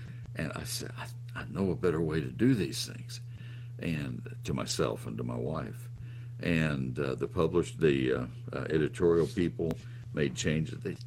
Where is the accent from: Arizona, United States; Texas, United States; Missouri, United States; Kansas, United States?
Texas, United States; College Station; I grew up in College Station, and they were plentiful in Brazos County.